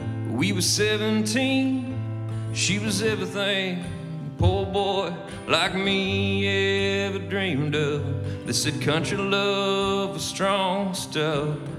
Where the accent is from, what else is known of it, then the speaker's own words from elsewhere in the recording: Paducah, Kentucky, United States; Well, I'm from Paducah. We got any Paducah folks out there?